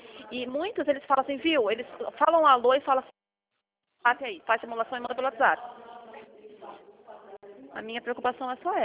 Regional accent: Sorocaba, São Paulo, Brazil; nós somos de Sorocaba.

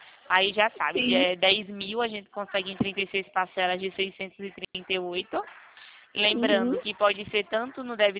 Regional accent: Rio Claro, São Paulo, Brazil; Eu sou aqui de Rio Claro, perto de Campinas, sabe?

